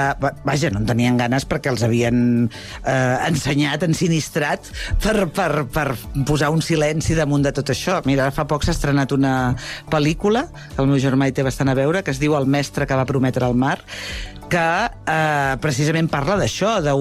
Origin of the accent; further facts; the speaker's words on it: Figueres, Catalonia, Spain; now in Badalona, Spain; Sóc de Badalona però vaig néixer a Figueres, o al revés, sóc de Figueres però visc a Badalona.